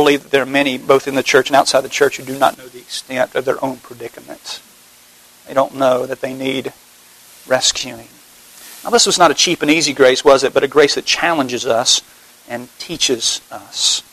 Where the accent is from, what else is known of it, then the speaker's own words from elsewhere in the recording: Bible Belt, United States; And I forget that I'm from the Bible Belt. You know, that I'm from here.